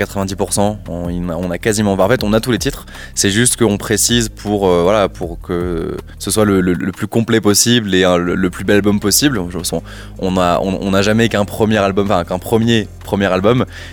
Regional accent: Pyrenees, France; Ouais, moi je suis des Pyrénées à la base, donc j'étais habitué à aller traîner dans les Pyrénées, que ce soit faire du ski ou l'été.

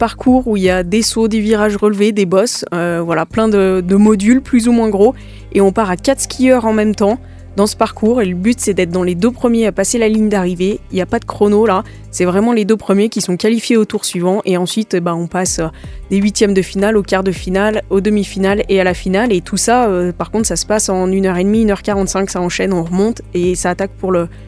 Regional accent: Arcs 1800, Auvergne-Rhône-Alpes, France; C'est vrai que j'ai grandi ici, je suis née à Bourg-Saint-Maurice, j'ai grandi à Arcs 1800

